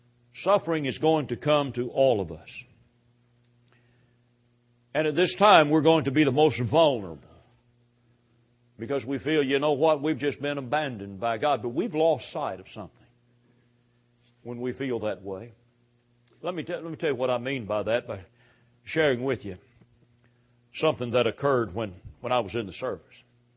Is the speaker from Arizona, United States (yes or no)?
no; Louisville, Kentucky, United States; Well, I grew up in Louisville, Kentucky, and Fort Knox is just a few miles south from where I grew up.